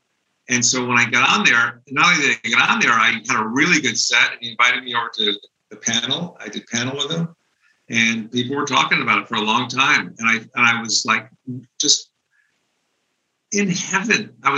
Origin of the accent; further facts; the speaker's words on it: East Coast, United States; now in Hollywood, United States; and I was from the East Coast.